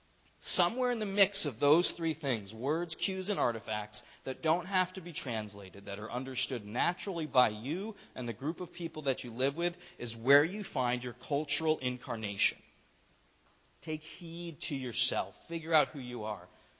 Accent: New York, United States; But I'm from New York State. We're not just blue, we're midnight blue, okay?

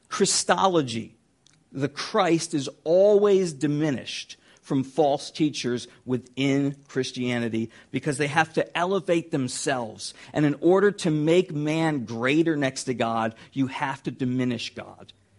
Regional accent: California, United States; Some in Jerusalem, some in significant places like my hometown in California.

